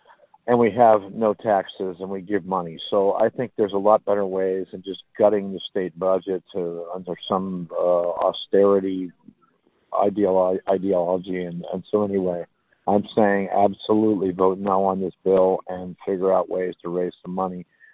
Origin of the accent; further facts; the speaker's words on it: Manilchik, Alaska, United States; I'm from Manilchik, Alaska, and I'm calling to say